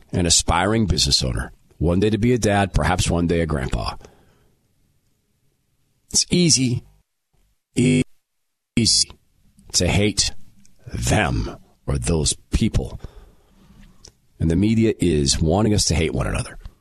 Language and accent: English; Spokane, Washington, United States; I grew up in Spokane, Washington, in the Valley. In my school, I knew two black people.